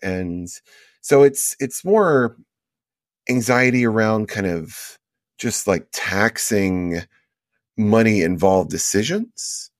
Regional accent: Houston, Texas, United States; also born or lived in Las Vegas; I grew up in Houston, but a lot of my time was spent in Vegas. My grandparents lived with us in Houston

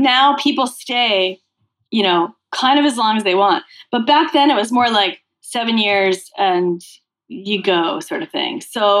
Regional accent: Massachusetts, United States; I grew up in Massachusetts.

